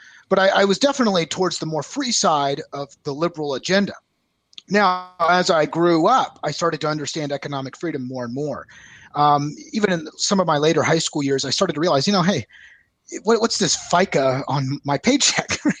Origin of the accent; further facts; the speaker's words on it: San Antonio, Texas, United States; also born or lived in California / Kansas City / North Carolina; I was born and raised originally in San Antonio, Texas, and moved all over the world. You know, I've been in California, Kansas City for a majority of my life, North Carolina.